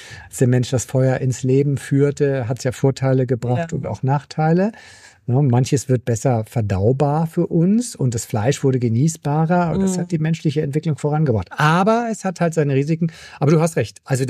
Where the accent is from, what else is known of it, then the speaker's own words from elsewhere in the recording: Rhineland, Germany; bei uns im Rheinland, ne?